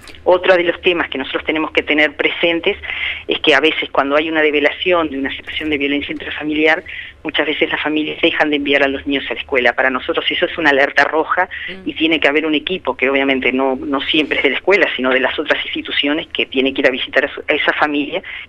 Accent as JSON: {"language": "Spanish", "country": "Uruguay", "said": "nosotros muchas veces como sociedad uruguaya ponemos el acento en la violencia de los adolescentes"}